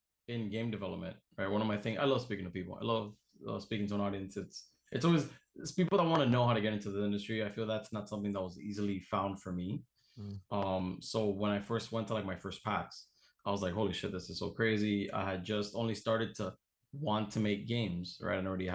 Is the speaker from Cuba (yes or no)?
yes; Cuba; He speaks Spanish. We speak Spanish. I'm from Cuba.